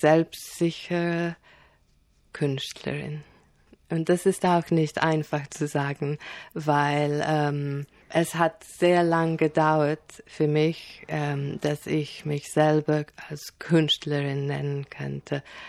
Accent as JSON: {"language": "German", "country": "Nigeria", "tie": "born or raised there", "said": "Ja, also ich bin in Nigeria aufgewachsen und es war eine sehr tolle Zeit und ich habe sehr schöne Erinnerungen."}